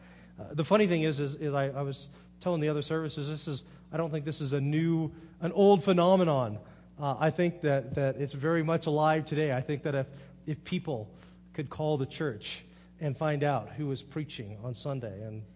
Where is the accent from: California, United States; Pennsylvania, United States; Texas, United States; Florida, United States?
California, United States; Monterey; also born or lived in Phoenix; I grew up in Monterey, California, and I lived there for 19 years. And the first place I moved away from Monterey was to Phoenix, Arizona.